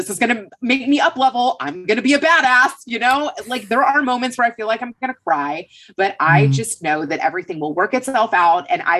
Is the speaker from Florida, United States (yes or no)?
no; Kentucky, United States; Or, you know, like we grew up in Kentucky, everybody's driving a truck.